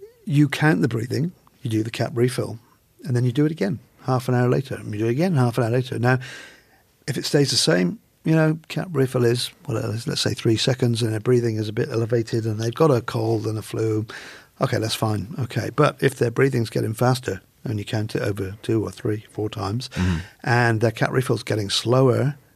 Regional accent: England, United Kingdom; Oh, mate, I'm an Englishman.

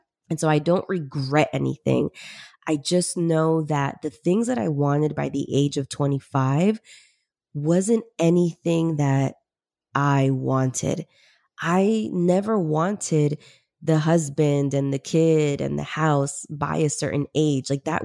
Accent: Peru; moved away; but I came from Peru originally in the 90s. We migrated here.

